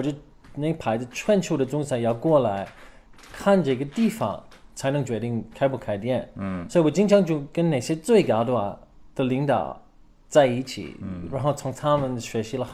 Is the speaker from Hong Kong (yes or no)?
no; Canberra, Australian Capital Territory, Australia; Chinese is a second language; 我是澳大利亚人，在堪培拉，澳大利亚的首都长大了。